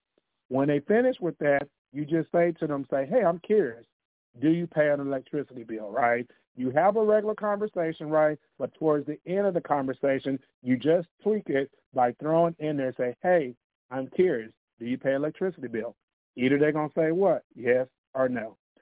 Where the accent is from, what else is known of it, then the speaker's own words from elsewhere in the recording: Texas, United States; Because I'm from Texas, you know anybody else in the state of Texas that pays electricity bill, right?